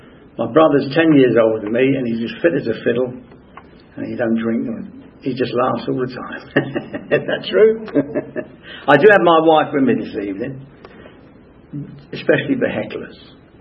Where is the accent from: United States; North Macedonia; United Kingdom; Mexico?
United Kingdom; Wales; born there; I was born in North Wales, and that's a part of Great Britain. A lot of people don't know that. It's actually joined to the mainland. But they have their own language. And I was born in the same house as Lawrence of Arabia.